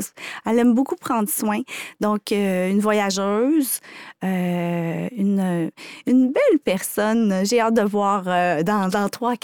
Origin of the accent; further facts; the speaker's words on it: Lac-Saint-Jean, Quebec, Canada; Je suis originaire du Lac-Saint-Jean, donc je n'avais pas les mêmes facilités qu'une ville.